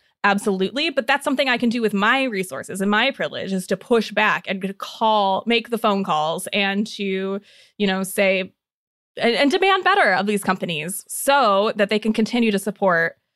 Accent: Indiana, United States; I grew up in Northern Indiana, and it's like, you got your groceries at Walmart.

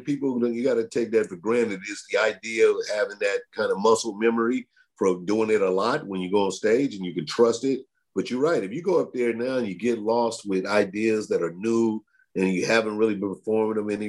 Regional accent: St. Louis, Missouri, United States; he's in my hometown of St. Louis this past weekend performing.

